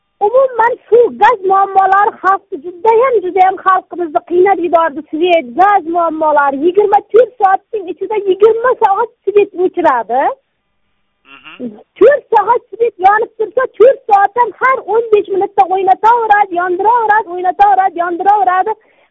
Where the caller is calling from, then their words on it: Qo'ng'irot, Karakalpakstan, Uzbekistan; Muzrabotdan Qo'ng'irot markazi Do'stlik mahallasidanman.